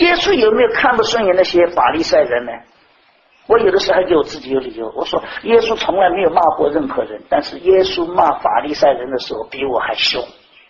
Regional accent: China; 我是个中国人，举来讲，我的想法都是中国式的，

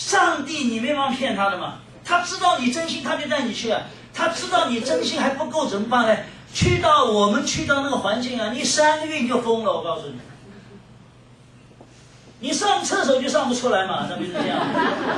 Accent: China; 我们中国人很聪明的

